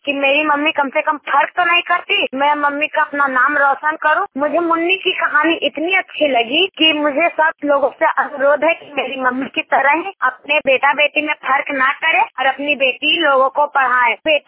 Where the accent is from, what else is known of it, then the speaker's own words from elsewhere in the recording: Sirpur, Bihar, India; मैं सिरपुर की रहने वाली हूँ। पोस्ट नेशा थाना हना जिला नालंदा है।